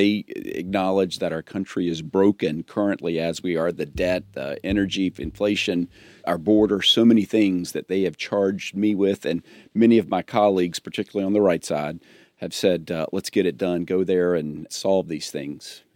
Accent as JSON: {"language": "English", "region": "Florida", "country": "United States", "said": "So I said, tell them that we're from Florida."}